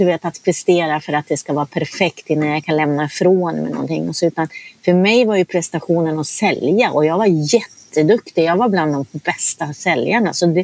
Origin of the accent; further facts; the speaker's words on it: Norrland, Sweden; Jag är ju uppvuxen i Norrland.